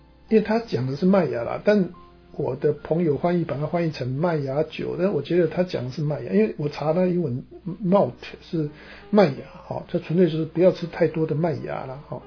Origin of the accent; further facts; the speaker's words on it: Taiwan; now in United States; 我们中国人的话，我在台湾的话，我们的主食是猪肉嘛